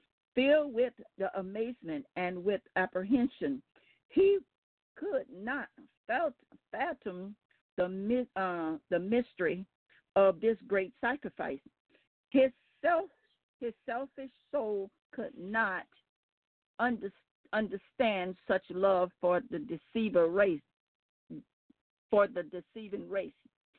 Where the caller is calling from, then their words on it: Baton Rouge, Louisiana, United States; I'm calling from Baton Rouge, Louisiana